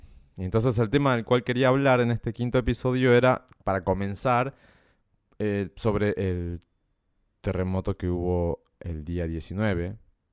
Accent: Salta, Argentina; yo como soy de Salta y crecí allá toda mi niñez, toda mi adolescencia

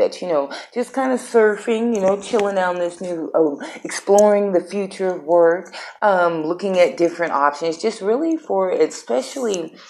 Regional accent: Colorado, United States; Like, I grew up in Colorado, so you would think I'd be used to, like, snow and cold weather and long springs by now.

